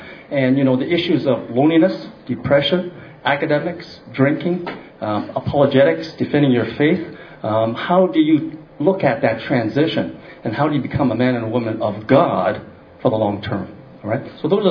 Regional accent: Canada; born there; first language English; I'm Canadian-born Chinese. That's why I'm speaking English. My mother tongue is English, but my parents speak Tuaishan.

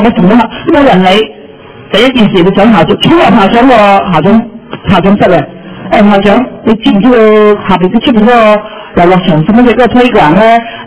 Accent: Canada; 因為我哋加拿大人咧認為咧。我哋一定要請佢自己本土人先

